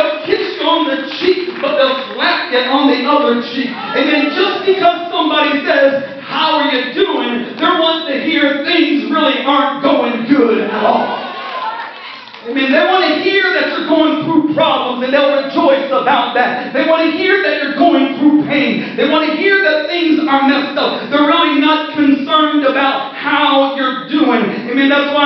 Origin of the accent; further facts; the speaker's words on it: Ohio, United States; And if you're from Ohio, God bless you. I'm from Ohio too.